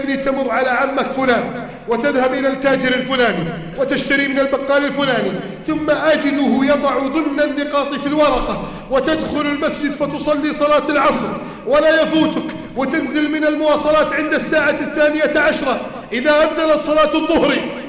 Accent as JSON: {"language": "Arabic", "country": "Egypt", "said": "اللهم احفظ بلدنا مصر"}